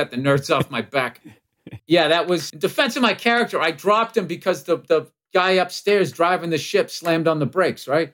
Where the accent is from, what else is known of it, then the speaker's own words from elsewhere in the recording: Massachusetts, United States; accent: Boston; I did get some crap about my accent, where someone's like, "I've never heard a Boston accent in outer space."